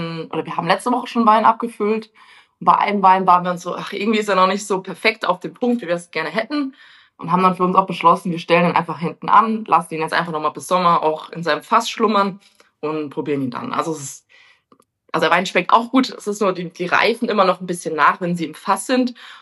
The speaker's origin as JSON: {"language": "German", "town": "Guntersblum", "region": "Rhineland-Palatinate", "country": "Germany", "said": "Also genau, ich komme aus Guntersblum. Das liegt in dem größten Weinanbaugebiet Deutschlands und zwar mitten in Rheinhessen."}